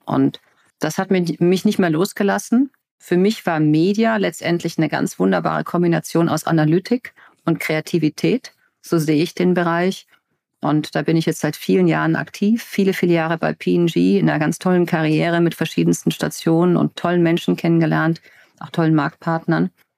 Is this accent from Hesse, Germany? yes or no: yes; Viernheim, Hesse, Germany; Ich komme aus einem kosmopolitanen Städtchen namens Firnheim, bekannt aus dem Firnheimer Dreieck und Firnheimer Kreuz bei vielen. 30.000 Seelendorf, habe dort studiert